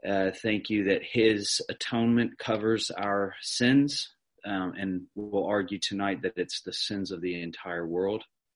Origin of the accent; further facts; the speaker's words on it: United States; now in Mosgiel, New Zealand; wife and I, we live in just outside of Mosgiel on a sheep farm, and I am from America, but we've lived in New Zealand for nearing 4 years, and my wife is from Timaru. And we have 5 children.